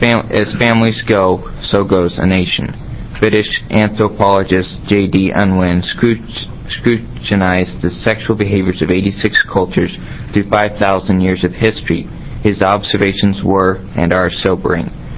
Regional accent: McMinnville, United States; I'm from McMinnville, and I'm a Christian.

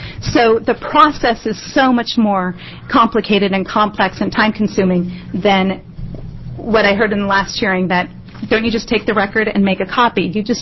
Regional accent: Bend, Oregon, United States; I am from Bend, Oregon

